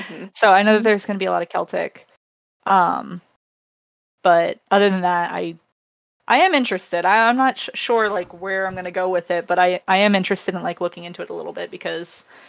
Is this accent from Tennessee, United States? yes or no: no; West Virginia, United States; We're all from West Virginia. He's like our dad. He's our cryptoid. Like, he's our state's cryptoid.